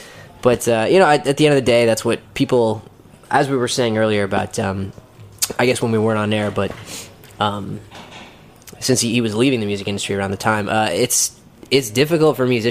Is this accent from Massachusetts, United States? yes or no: yes; Boston, Massachusetts, United States; I was born and raised in Boston, and I grew up DJing, playing a bunch of different instruments